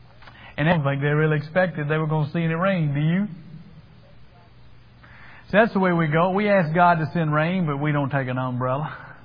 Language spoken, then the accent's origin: English; Greensboro, Georgia, United States; Back in my hometown of Greensboro, Georgia, the story is told that back in the 50s, there was a drought